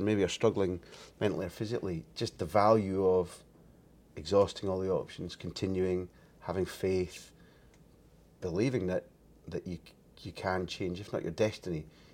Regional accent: Scotland, United Kingdom; I think I saw it as a Scot

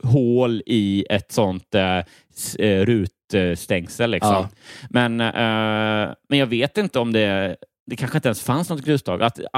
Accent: Habo, Jönköping County, Sweden; jag växte upp i Habo, lite utanför Jönköping. Mm. Också så här jättelitet samhälle. Mm. Mer av ett så här nybyggnads förort

